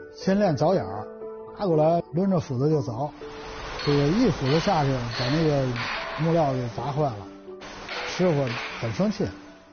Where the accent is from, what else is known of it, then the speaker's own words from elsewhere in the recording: Beijing, China; 我是1964年出生了这个鲁班胡同。